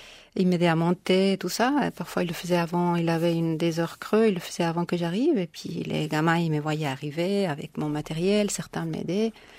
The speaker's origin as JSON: {"language": "French", "country": "Spain", "first_language": "Spanish", "second_language": "French", "said": "les autres qui viennent du Portugal ou l'Espagne, bon, pour l'Espagne c'était facile parce que c'est ma langue maternelle."}